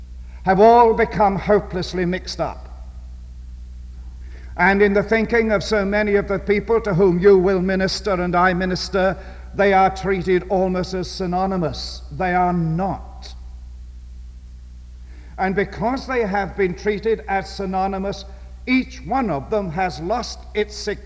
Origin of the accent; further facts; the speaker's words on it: England, United Kingdom; I come from England